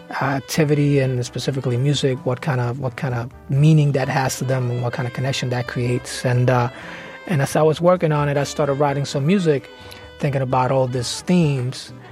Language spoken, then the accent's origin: English; Puerto Rico; now in New York, United States; I mean, I was born and raised in Puerto Rico, so my experience as a Puerto Rican is very different than the experience from those folks that I interviewed